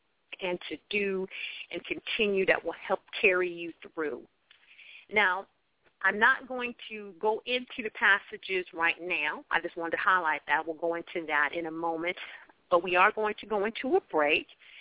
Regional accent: Akron, Ohio, United States; Once again … born and raised in Akron, Ohio.

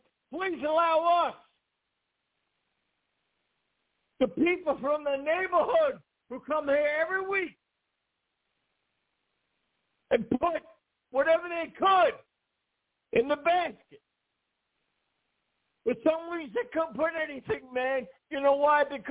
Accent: New York City, New York, United States; You know, I was born in Harlem and raised in New York City.

